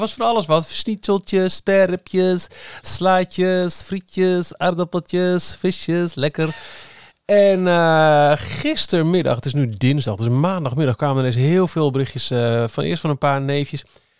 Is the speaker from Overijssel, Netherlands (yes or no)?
yes; Overijssel, Netherlands; Ik kom van oorsprong uit Twente, dus daar woont nog het grootste bulk